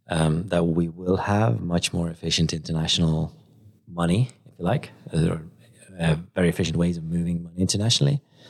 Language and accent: English; Estonia; moved away as an adult; now in London, United Kingdom; I moved, I'm originally from Estonia.